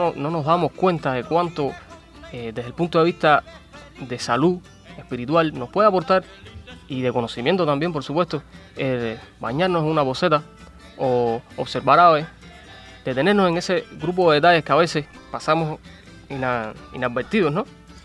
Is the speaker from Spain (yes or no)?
no; Santa Clara, Villa Clara, Cuba; yo no soy de aquí, yo soy de allá de Santa Clara